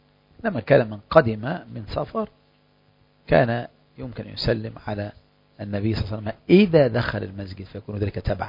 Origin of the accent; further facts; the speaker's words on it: Biyala, Kafr El Sheikh Governorate, Egypt; وأنا مصري